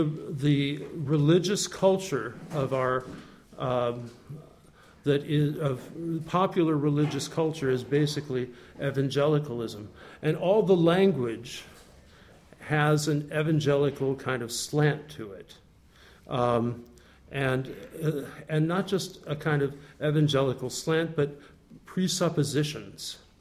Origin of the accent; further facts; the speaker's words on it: United States; as Americans, growing up in American culture